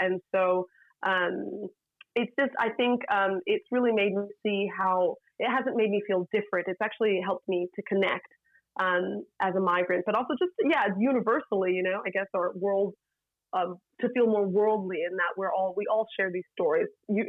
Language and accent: English; United States; moved away; It's so funny because, again, I'm from America, so and I wasn't fleeing war, but in a way, having moved away, I was.